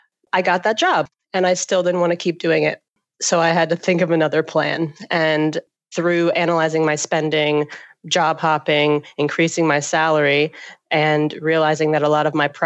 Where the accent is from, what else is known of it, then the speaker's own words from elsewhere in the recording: Atlanta, Georgia, United States; now in Seattle, United States; I grew up in Atlanta and I'm so over cars.